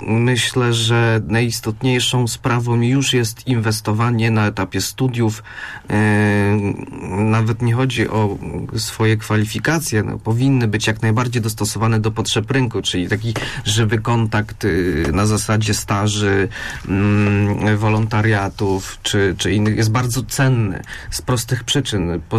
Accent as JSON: {"language": "Polish", "region": "southern Poland", "country": "Poland", "said": "chcę podjąć pracę w Gdyni na przykład, a jestem z południa Polski."}